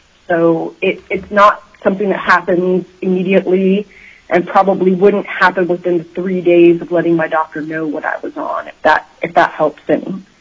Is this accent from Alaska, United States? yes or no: yes; Anchorage, Alaska, United States; I am from East Anchorage, Alaska.